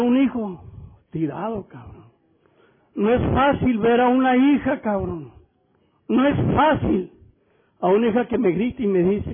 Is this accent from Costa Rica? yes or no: no; Mexico; Y soy el único mexicano a nivel mundial